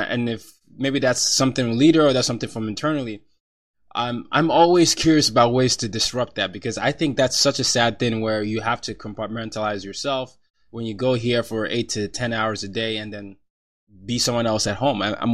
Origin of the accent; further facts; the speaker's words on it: Nigeria; I'm Nigerian. I initially grew up.